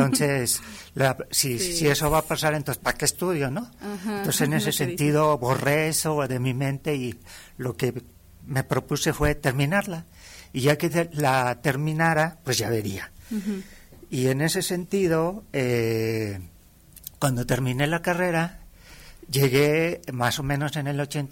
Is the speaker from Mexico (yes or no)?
yes; Aguascalientes, Mexico; yo soy originario de Aguascalientes. Uh-huh. De hecho, nací en uno de los barrios más antiguos de la ciudad, que es el barrio del Encino. Uh-huh. Y en ese sentido sí puedo decir que soy de Aguascalientes.